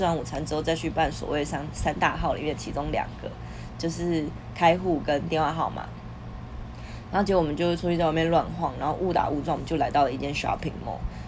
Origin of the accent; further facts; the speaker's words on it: Taiwan; now in Australia; 他知道我们从台湾来的